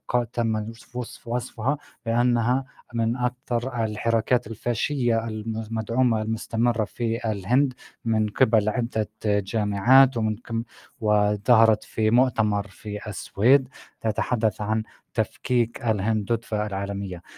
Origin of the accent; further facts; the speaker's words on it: Palestine; كيف ممكن نبني ثقة أكبر في مشاريع مختلفة عندنا في فلسطين